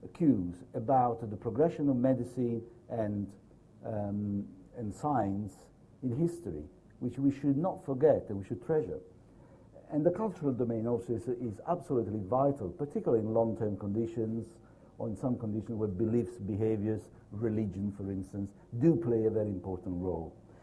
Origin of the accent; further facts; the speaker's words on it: Naples, Campania, Italy; English is a second language; I come from Naples originally. This is a Mediterranean country.